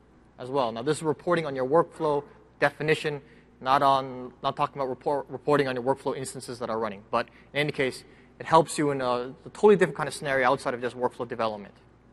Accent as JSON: {"language": "English", "country": "Canada", "said": "I'm Canadian, sorry."}